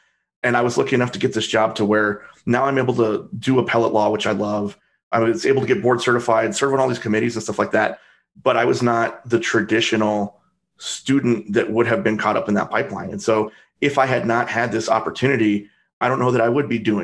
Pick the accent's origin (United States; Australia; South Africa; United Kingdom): United States; El Paso, Texas; I was able to come back to El Paso, my hometown, and work for the Court of Appeals there